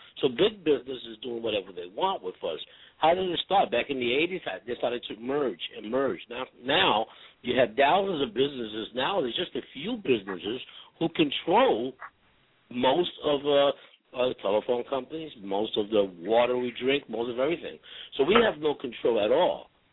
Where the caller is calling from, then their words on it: Philadelphia, Pennsylvania, United States; I'm calling from Philadelphia.